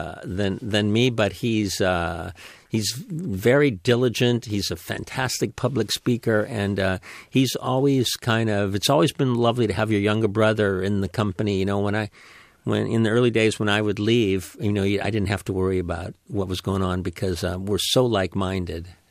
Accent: Ohio, United States; moved away; I was raised in Ohio, and I'm sure it seemed flaky from that distance to the people in Ohio. But once I got out here, it made a lot of sense to me.

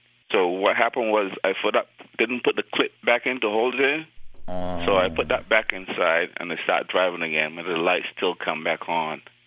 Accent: Brockton, Massachusetts, United States; I'm from Brockton.

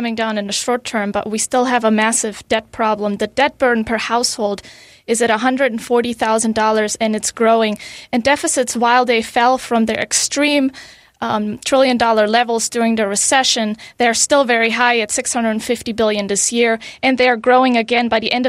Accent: Germany; English is a second language; I'm actually from Germany, so I'm familiar with the situation in the EU.

